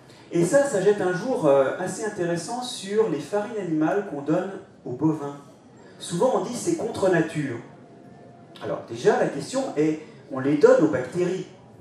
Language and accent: French; Brittany, France; Et puis moi, je suis breton, hein